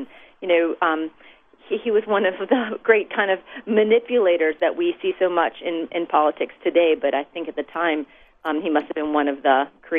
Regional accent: Chicago, Illinois, United States; moved away as an adult; now in Mississippi, United States; I'm originally from Chicago. I had never heard of this flood until I moved to Mississippi when I was 30.

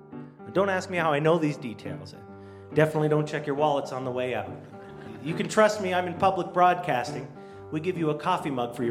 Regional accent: Canada; I'm Canadian.

